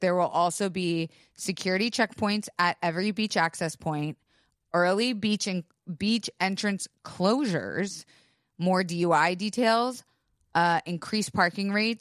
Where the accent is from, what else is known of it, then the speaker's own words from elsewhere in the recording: Florida, United States; Imagine growing up in the Florida mecca of spring break. Like spring break every year.